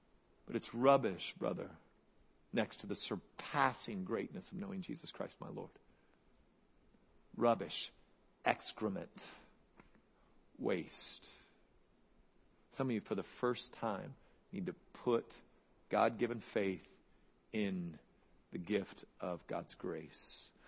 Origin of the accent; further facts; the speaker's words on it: Dallas, Texas, United States; So maybe it's because I'm from Dallas that I feel like I have to say this